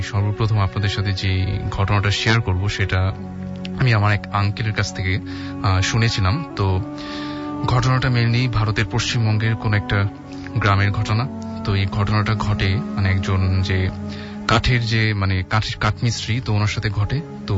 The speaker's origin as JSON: {"language": "Bangla", "town": "Dhaka", "region": "Dhaka Division", "country": "Bangladesh", "said": "পুরান ঢাকা থেকে এসেছি, আমি এসএসসি এ পড়ছি।"}